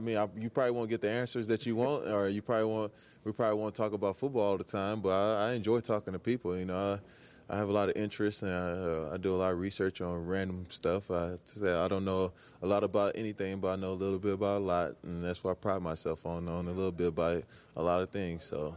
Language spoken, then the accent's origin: English; the South, United States; You know, I was from the South and she was from the West Coast.